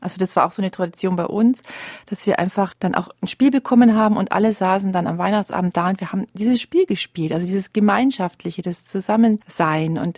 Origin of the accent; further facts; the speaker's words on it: Munich, Bavaria, Germany; born there; Ich bin in Bayern, in München geboren und zu uns kommt das Christkind.